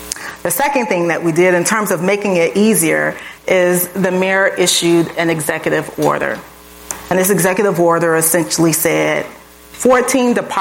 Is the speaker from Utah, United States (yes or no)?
no; Illinois, United States; I grew up in North Lawndale.